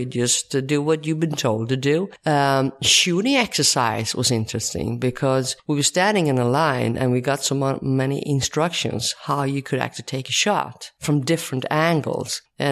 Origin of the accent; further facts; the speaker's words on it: Sweden; moved away as an adult; I come from Sweden.